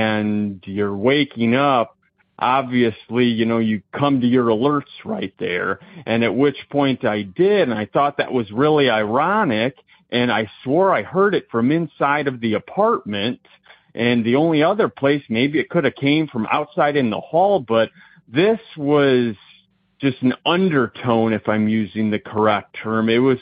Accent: Indiana, United States; I'm from Indiana, and I have two rather simple ghost stories

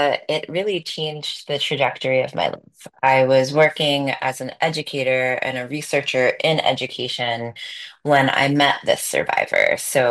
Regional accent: United States; as I was in Japan working, I decided it would be important to visit Hiroshima as an American.

